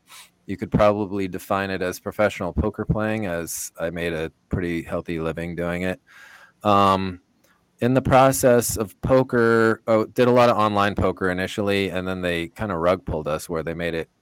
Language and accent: English; British Columbia, Canada; now in United States; So I moved down here from Canada to attend Simpson. And British Columbia, Northern British Columbia.